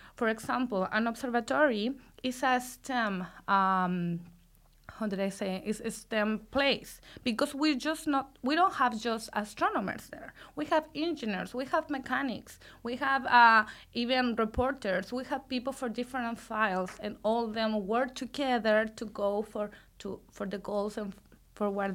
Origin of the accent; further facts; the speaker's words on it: Chile; English is a second language; I'm from the south of Chile, so Santiago is the capital, which is kind of in the middle, and I am 5 hours driving from Santiago to the south of Chile.